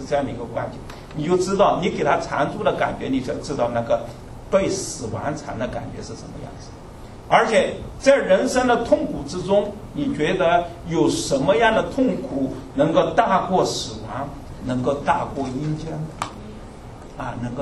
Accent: China; moved away; 我们在中国，小时候在国内的时候，不像现在啊。我们那个时候游泳没有游泳池的啊，我们游泳都是跑到那个河里头，跳到河里去学游泳的啊

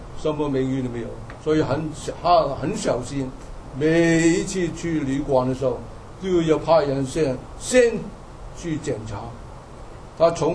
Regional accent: United States; 你看这个小鼹鼠这个动作向我们美国人挑战审判我们

